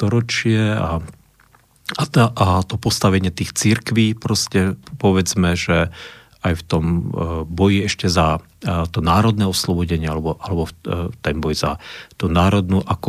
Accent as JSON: {"language": "Slovak", "town": "Košice", "region": "Košice Region", "country": "Slovakia", "tie": "born or raised there", "said": "ja som vyrastal v Košiciach, to je takže, ale vyrastal som teda však samozrejme v kresťanskej rodine"}